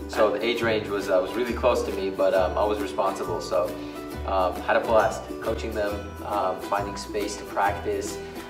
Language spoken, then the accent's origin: English; Upland, United States; So, growing up in Upland, we unfortunately did not have a full-service YMCA.